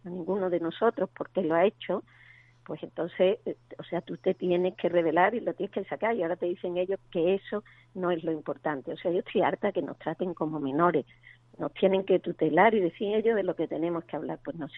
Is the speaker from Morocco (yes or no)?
no; Spain; como española